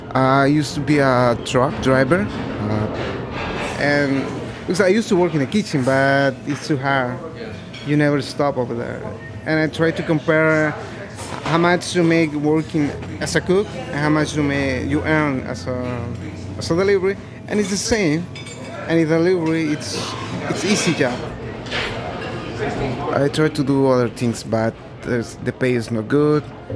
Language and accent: English; Puebla, Mexico; English is a second language; moved away as an adult; now in New York, United States; I'm 31 years old. I'm from Mexico. The name of the city is Puebla. All my family is in there. Just I live in here in New York with my brother, almost 6 years.